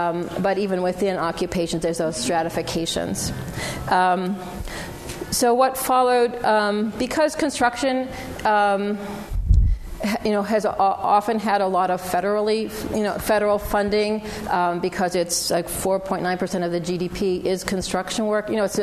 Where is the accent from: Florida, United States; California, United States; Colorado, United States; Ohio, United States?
Ohio, United States; Cleveland; now in Boston, United States; I'm from Cleveland, so it's really, you know, kind of nice. I've been living in Boston for many years, so it's nice to be back here in the Midwest